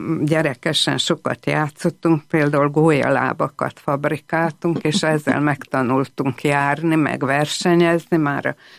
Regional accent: Csongrád, Csongrád-Csanád, Hungary; nagyon szép helyen, Csongrádon születtem. Ez egy tiszaparti város a kőrös torokkal, és egy gyönyörű gyerekkort adott

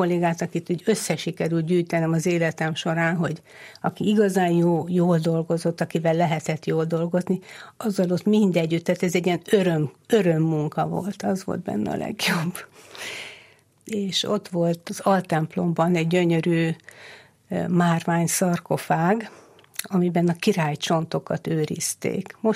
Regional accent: Budapest, Hungary; a budai várban nőttem fel, mi oda jártunk Szentmisére a Mátyás templomra, Mátyás templomba

